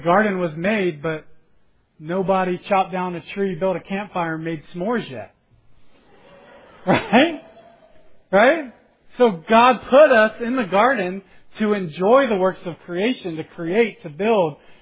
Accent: Phoenix, Arizona, United States; I'm from Phoenix, and it's amazing we have running water.

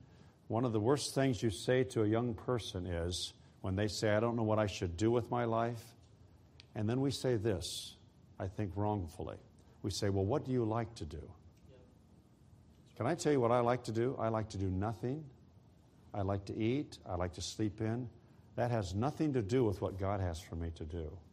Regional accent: Iowa, United States; I'm originally from Iowa, and so I've gone back to some of those churches where I grew up as a child

